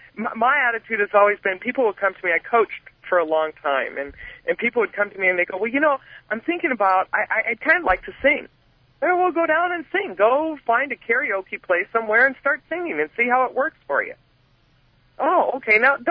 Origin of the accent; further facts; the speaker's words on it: South Dakota, United States; You know, I'm originally from South Dakota, and I'm the oldest child of four, and I'm the only girl. And I grew up in South Dakota at a time where there were terrible struggles with the Native American community up there.